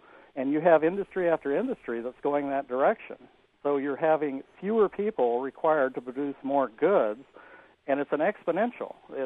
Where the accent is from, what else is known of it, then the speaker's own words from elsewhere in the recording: Danville, United States; I was born and raised in Danville, which is an old industrial, heavy industrial mining town for generations.